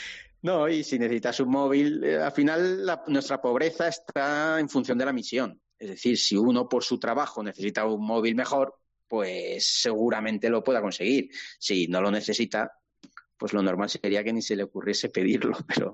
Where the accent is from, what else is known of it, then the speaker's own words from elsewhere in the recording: Valladolid, Castile and León, Spain; De Valladolid.